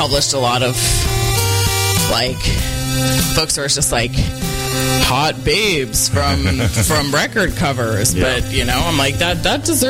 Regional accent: California, United States; I actually have never heard that in all my growing up in the Bay Area and living in San Francisco for over 20 years.

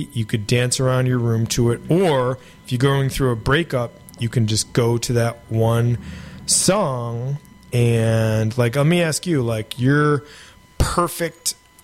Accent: Syracuse, New York, United States; Syracuse, New York, right in the middle of New York State. Great place to grow up

